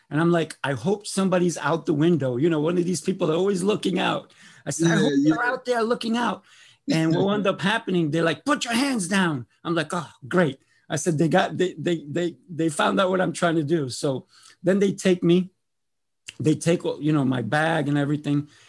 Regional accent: Colombia; Listen, when I grew up in Colombia, I'm Colombian, right? I don't look Spanish, right?

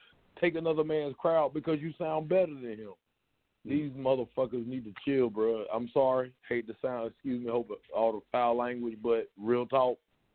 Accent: Lincolnton, North Carolina, United States; also born or lived in Asheville; I was born in Asheville. I was raised in Lincolnton. I popped around outside in Gastonia and Charlotte. I came back to Asheville

